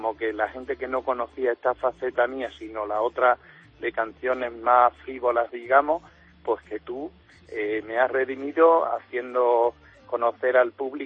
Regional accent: San Vicente de Alcántara, Extremadura, Spain; estoy en mi pueblo, San Vicente de Alcántara, sí. Y estoy en la calle donde nací, que se llama Ramón y Cajal, porque donde vivo ahora es la continuación ya.

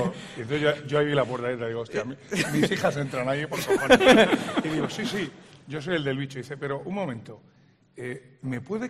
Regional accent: Spain

